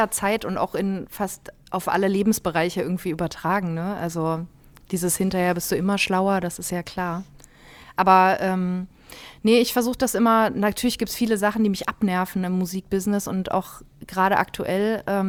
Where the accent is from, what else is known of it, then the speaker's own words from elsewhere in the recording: Dresden, Saxony, Germany; born there; Ich bin in Dresden geboren.